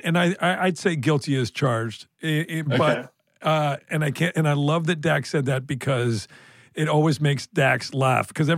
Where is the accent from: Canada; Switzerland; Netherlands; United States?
Canada; I as a Canadian, I love you Aussies.